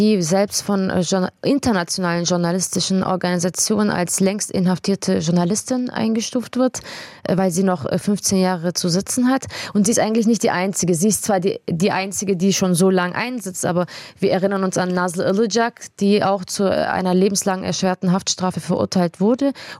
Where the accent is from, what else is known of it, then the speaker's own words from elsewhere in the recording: South Germany, Germany; Meine Heimat nicht, weil ich die deutsche Staatsbürgerschaft habe, sondern weil ich primär hier aufgewachsen bin. Ich bin hier geboren im Süden und ich würde auch gern in meiner Region arbeiten